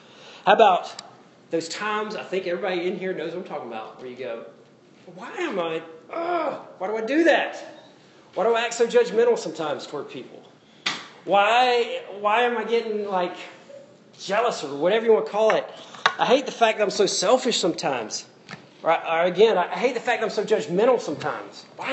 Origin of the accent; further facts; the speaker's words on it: Winnsboro, United States; I mean, I'm from Winsboro. It's a huge deal to go to a restaurant.